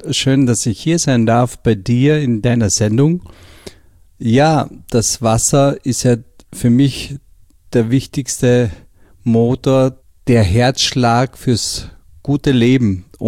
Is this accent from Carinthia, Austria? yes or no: yes; Carinthia, Austria; ich komme aus Kärnten